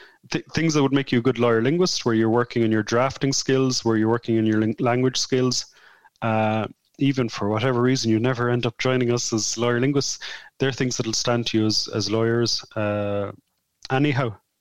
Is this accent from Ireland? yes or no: yes; Clondalkin, Leinster, Ireland; but I'm from Clondalk and I'm not a native speaker of Irish